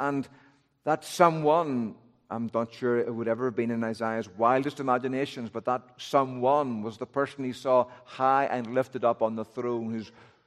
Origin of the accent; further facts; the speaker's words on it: Northern Ireland, United Kingdom; I'm from Northern Ireland. My accent's really hard.